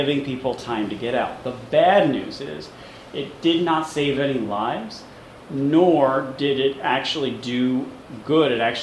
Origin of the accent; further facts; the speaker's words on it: New York, United States; I grew up in the West Village in Manhattan